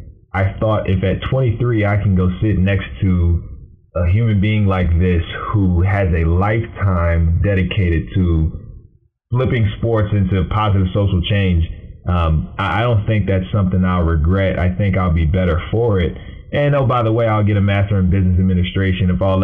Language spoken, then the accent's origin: English; Roanoke, Virginia, United States; I'm from Roanoke, Virginia. I went to school at Virginia State. My first 22, 23 years of my life, I was in Virginia in a very comfortable space.